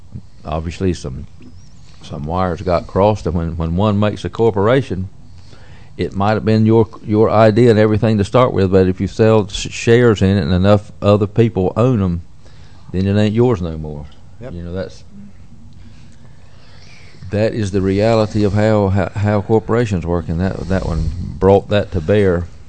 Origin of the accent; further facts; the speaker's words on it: Charlotte, North Carolina, United States; But anyway, my hometown, Charlotte, North Carolina, is about 100 miles from Darlington.